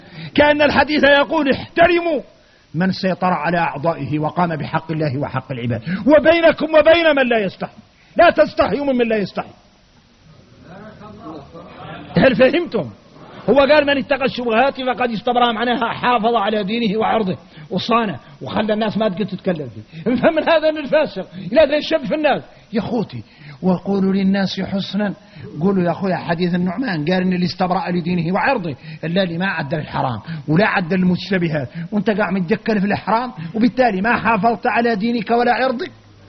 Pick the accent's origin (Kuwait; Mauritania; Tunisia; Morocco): Mauritania; احنا موريتاني خاسرة، احنا راكم موريتاني.